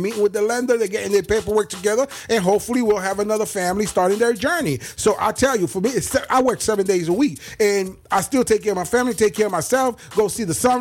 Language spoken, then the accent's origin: English; Puerto Rico; moved away; So I'm from Puerto Rico. I speak Spanish. And when I first got down here, all that time ago